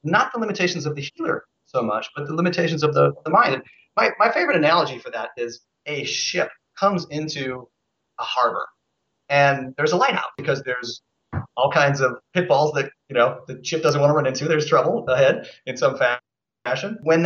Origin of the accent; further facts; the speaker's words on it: Seattle, Washington, United States; I am from the Great Pacific Northwest in the city of Seattle, and that's where I still live. I've traveled around a great deal.